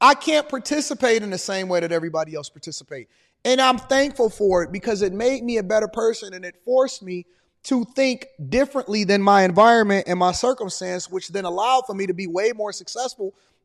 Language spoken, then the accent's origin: English; Detroit, Michigan, United States; born there; even though I was born in Detroit, Michigan, in the 80s in the middle of a drug crisis?